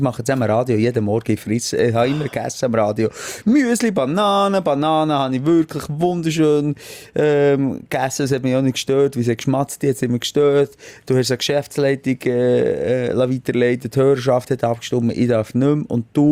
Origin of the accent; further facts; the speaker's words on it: Bern, Switzerland; Ein Meeting, wo wir als Berner auf Zürich fahren.